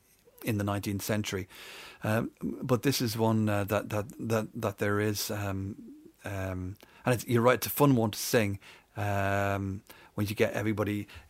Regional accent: Dublin, Leinster, Ireland; We all learned this at school when I was growing up in Dublin in the 60s and 70s.

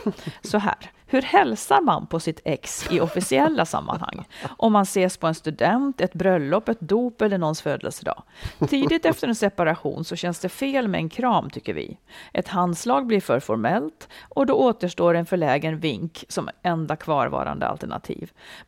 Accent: Dalarna County, Sweden; Nej, men det knäppa är att både han och jag är från Dalarna.

